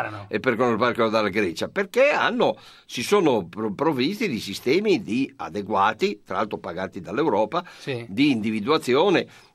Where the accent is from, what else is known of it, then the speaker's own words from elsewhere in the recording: Piedmont, Italy; è un'espressione piemontese, pielandi, scappare, prendere l'abbrivio e venire qui da noi.